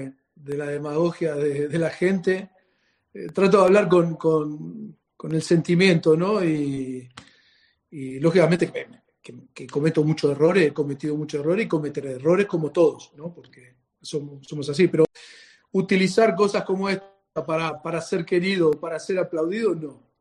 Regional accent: Spain; soy un entrenador español

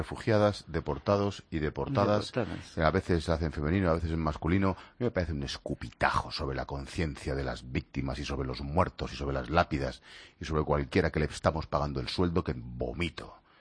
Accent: Spain; como contribuyente, como español, como ciudadano del mundo

